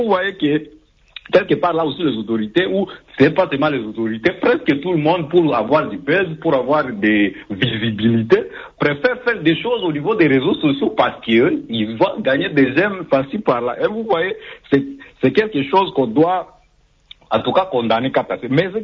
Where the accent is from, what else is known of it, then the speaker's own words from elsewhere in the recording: Ituri, DR Congo; Par exemple, chez moi, en Ituri, on sait que l'Ituri traverse des moments très difficiles.